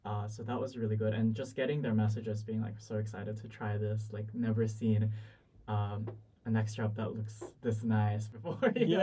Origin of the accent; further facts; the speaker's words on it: Sydney, New South Wales, Australia; now in Melbourne, Australia; I'm also originally from Sydney and I'm now studying in Melbourne.